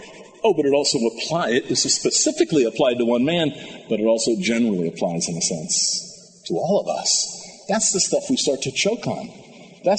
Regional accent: New Jersey, United States; born there; I was born in New Jersey before I was born again.

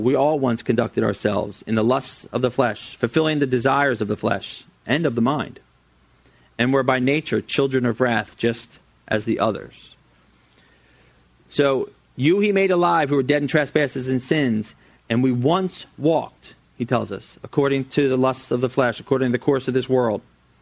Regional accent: Flowertown, United States; I was born and raised in Flowertown, which is in Montgomery County, right outside the city limits, in a family of six, pretty big family.

